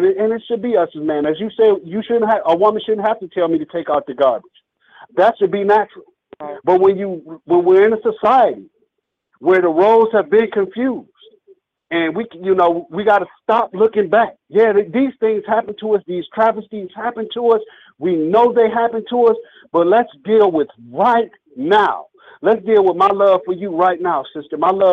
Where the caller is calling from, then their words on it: Muskogee, Oklahoma, United States; I'm calling from Muskogee, Oklahoma.